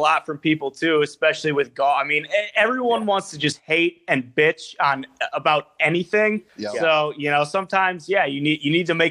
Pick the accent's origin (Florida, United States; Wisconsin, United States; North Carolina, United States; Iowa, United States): Iowa, United States; I'm from Iowa. My older brother went to Iowa. My oldest brother went to Iowa.